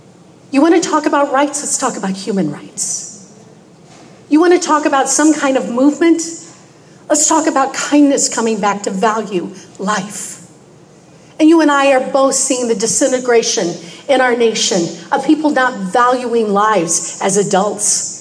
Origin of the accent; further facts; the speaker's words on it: Midwest, United States; now in Dallas, United States; I'm from Dallas, Texas, and I don't know if you know much about Texas, but we speak a little bit different than y'all. In fact, when I moved to Dallas in 2000, I was a little bit in shock because I was raised in the Midwest